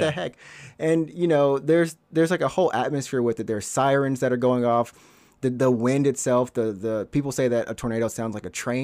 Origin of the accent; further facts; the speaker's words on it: Alabama, United States; This thought goes through my mind sometimes because I'm from Alabama and I get a lot of tornadoes.